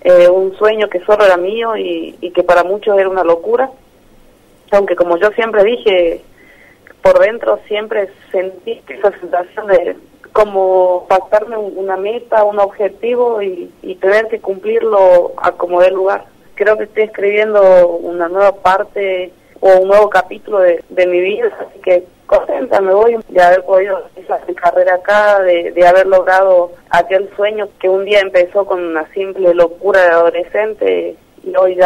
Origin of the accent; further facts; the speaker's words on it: Jujuy, Argentina; Yo sigo siendo jujeña, si bien me voy en busca de algo, pero obviamente sigo representando a mi provincia